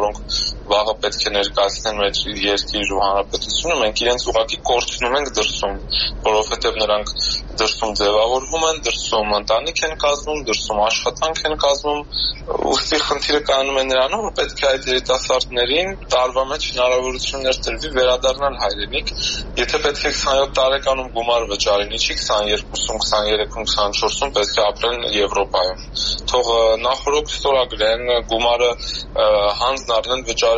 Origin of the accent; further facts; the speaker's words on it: Yerevan, Armenia; now in Marseille, France; ես հիմա չեմ հասկանում, ես Երևանցի եմ թե Մարսելացի եմ։